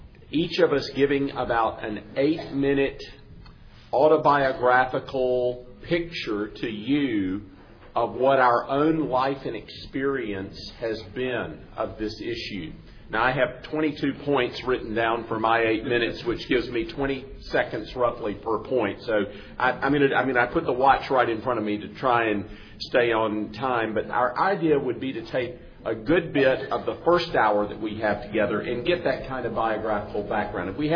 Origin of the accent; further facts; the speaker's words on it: South Carolina, United States; now in Mississippi, United States; When I got here to Mississippi, because I was from South Carolina, some of my Mississippian friends said, you're from way up north.